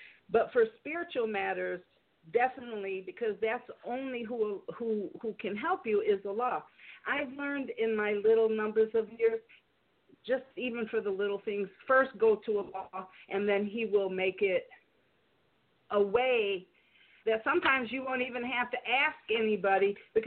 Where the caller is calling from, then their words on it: California, United States; doctor of natural health sciences, and I'm calling, it's a 614 is Ohio, but I'm calling from California, sunny California.